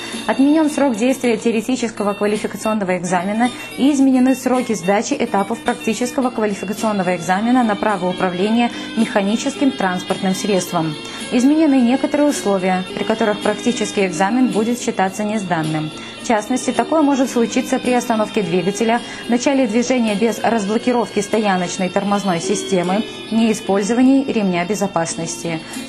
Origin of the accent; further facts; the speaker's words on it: Belarus; мы, белорусы, мудрые, достойные и свободные люди.